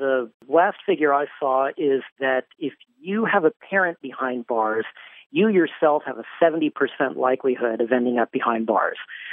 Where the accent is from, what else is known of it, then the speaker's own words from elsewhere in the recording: Texas, United States; I'm from Texas, and in my home state, putting somebody behind bars for a day costs $50.